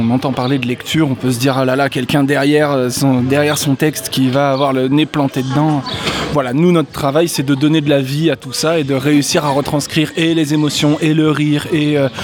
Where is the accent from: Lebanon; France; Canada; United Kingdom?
France; Montpellier, Occitanie; Puis on est tous de Montpellier, là, globalement, et on travaille assez régulièrement ensemble